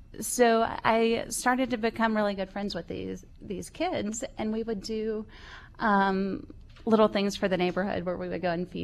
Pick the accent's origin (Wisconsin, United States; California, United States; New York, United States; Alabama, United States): Alabama, United States; so my first idea was I grew up in Alabama